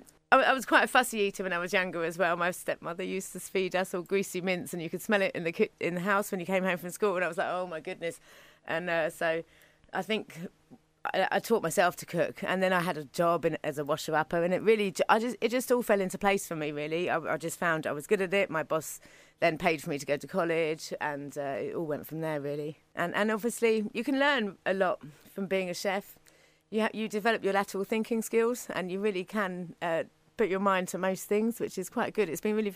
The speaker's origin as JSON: {"language": "English", "town": "Brixton", "region": "London", "country": "United Kingdom", "tie": "born there", "said": "I'm going to go to Brixton. I was born in Brixton."}